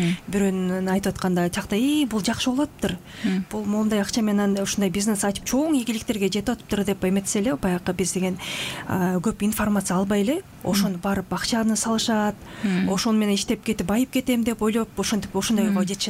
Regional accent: Karakol, Issyk-Kul Region, Kyrgyzstan; moved away as an adult; also born or lived in Chelpek; now in Bishkek, Kyrgyzstan; 39 жаштамын. Өзүм Ысык Көл областындагы Челпек айылынан болом. Тууган жерим, өскөн жерим ошол жерде. Анан кийинчерээк Каракол шаарында өскөнбүз, чоңойгонбуз, ошол жерде жашаганбыз. Анан студенттик убактарда Бишкек шаарына, Бишкек калаабызга көчүп келгенбиз.

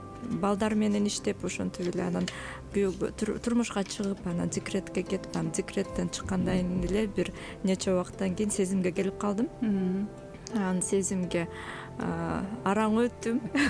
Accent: Karakol, Issyk-Kul Region, Kyrgyzstan; Каракол шаарында, Сыкөл районунда, Каракол шаарында төрөлгөм. Ошол жактан мектепти бүтүп

